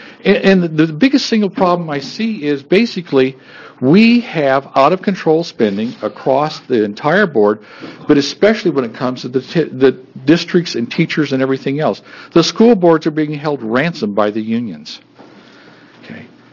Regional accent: United States; I'm from Linn County.

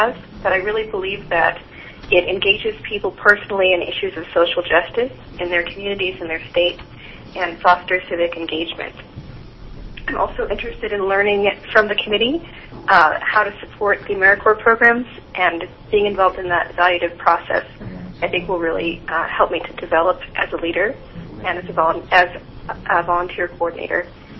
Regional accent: Redmond, United States; I am from Redmond.

